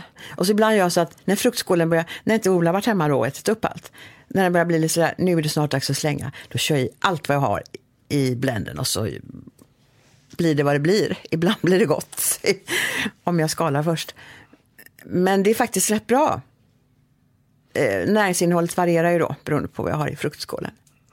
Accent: Aplared, Västra Götaland County, Sweden; Det är för att jag är från Aplared.

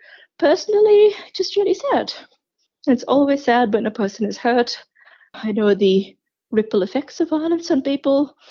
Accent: India; Look, I have a specific interest in that field, obviously, because of my own background. I am Indian, but I don't have a lot of clients from that community at this point in time

